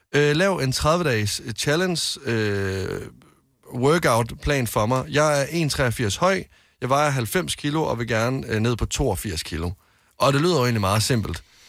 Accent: Varde, Region of Southern Denmark, Denmark; mine venner, der boede hjemme i Varde.

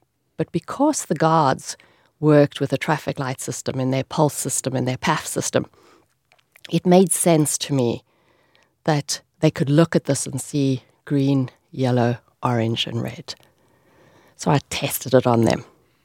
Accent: South Africa; moved away as an adult; now in Ireland; But I'm originally from South Africa, but I was very fortunate that my daddy gave me my Irish passport.

